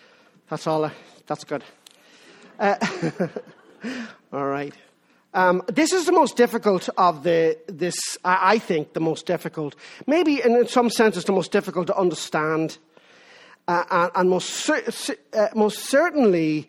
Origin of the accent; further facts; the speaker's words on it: Ireland; All of my young life, I grew up in Ireland, Roman Catholic Ireland